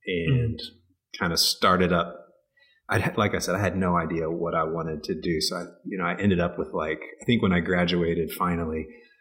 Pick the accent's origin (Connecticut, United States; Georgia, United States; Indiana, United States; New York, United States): Indiana, United States; I grew up mostly in suburban and rural Indiana, kind of suburban Indianapolis and rural Indiana.